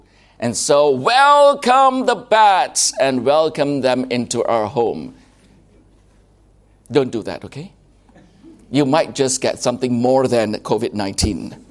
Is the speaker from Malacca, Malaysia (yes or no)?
no; Johor Bahru, Johor, Malaysia; Some of you have been to Johor Bahru. Well, that's my hometown, Johor Bahru.